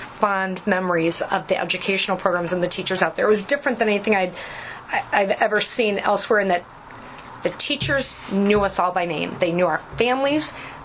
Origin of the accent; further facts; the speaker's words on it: Dubuque, Iowa, United States; also born or lived in Norfolk, Virginia; So I was born in Norfolk, Virginia, while Dad was in the military, and then he relocated back to Dubuque and took a position with the Reynolds and Kenline Law Firm, and then I lived on Oath Court until I was in fourth grade.